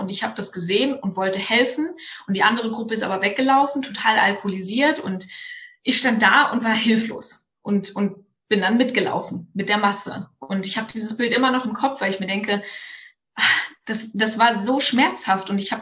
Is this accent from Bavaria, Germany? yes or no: no; North Rhine-Westphalia, Germany; Wir gehen mal in das Jahr 1993, als ich geboren wurde in Nordrhein-Westfalen als kleines, aufgewecktes, lebensfrohes Mädchen. Und ja, es war für mich so Dorfleben immer total schön.